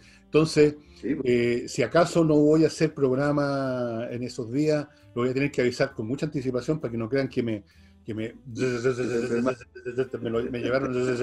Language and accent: Spanish; Santiago, Santiago Metropolitan Region, Chile; esta vez voy a hablar de cuáles son mis vivencias como santiaguino. Cómo era Santiago en los años 50, cuando yo era cabro chico